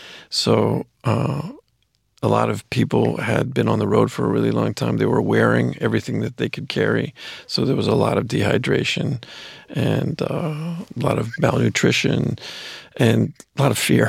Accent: Los Angeles, California, United States; I also, growing up in Los Angeles, an acting career didn't seem like a foreign concept.

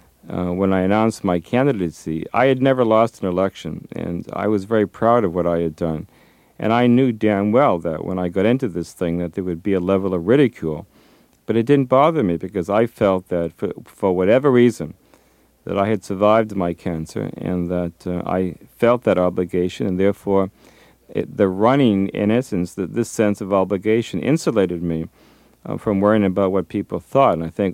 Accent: Massachusetts, United States; I was Greek. I was from Massachusetts.

